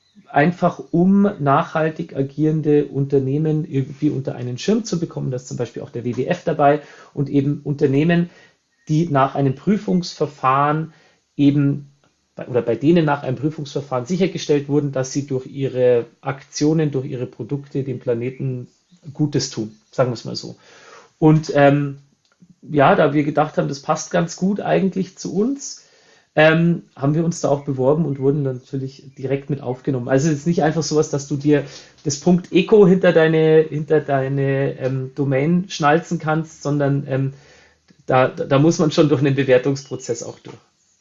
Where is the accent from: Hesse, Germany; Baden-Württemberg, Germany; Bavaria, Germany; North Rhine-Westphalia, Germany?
Bavaria, Germany; Und jetzt kommen wir hier aus dem Bereich um München rum, wir haben Wasser noch und nöcher.